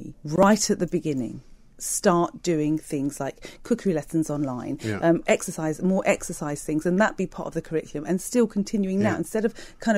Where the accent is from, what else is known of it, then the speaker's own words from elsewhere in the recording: United Kingdom; born there; I'm Greek, okay? So I come from a culture, I'm British born, but I'm Greek